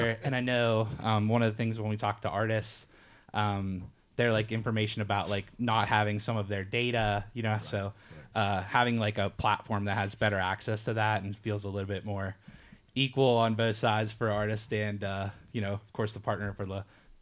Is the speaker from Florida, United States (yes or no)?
no; Pennsylvania, United States; one of the closest ones to where I grew up in Pennsylvania.